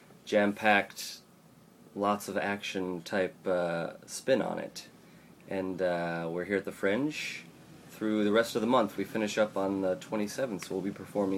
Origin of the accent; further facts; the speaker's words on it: Los Angeles, California, United States; We are from Los Angeles, California.